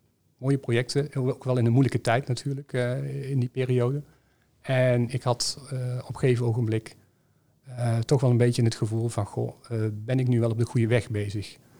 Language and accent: Dutch; Eindhoven, North Brabant, Netherlands; Ja, ik ben geboren getogen in Eindhoven.